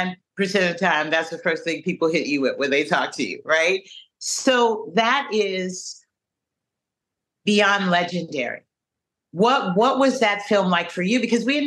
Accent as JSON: {"language": "English", "town": "New York City", "region": "New York", "country": "United States", "tie": "born or raised there", "said": "I grew up in New York City in 1983, Negro Ensemble Company, National Black Theater. So I grew up around actors"}